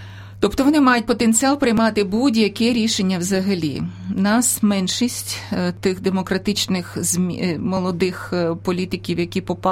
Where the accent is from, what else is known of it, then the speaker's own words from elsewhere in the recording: Kyiv, Ukraine; що я корінна киянка в третьому поколінні інтелігенції